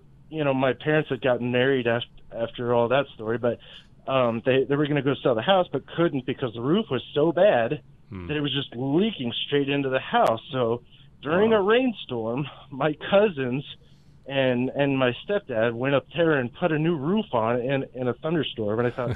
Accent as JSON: {"language": "English", "town": "College Park", "region": "Maryland", "country": "United States", "tie": "born or raised there", "said": "When I grew up as a kid, I grew up in College Park, Maryland, and I'll never forget this."}